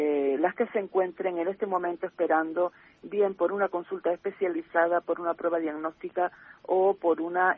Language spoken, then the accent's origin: Spanish; Canary Islands, Spain; Nos avergüenza como canarios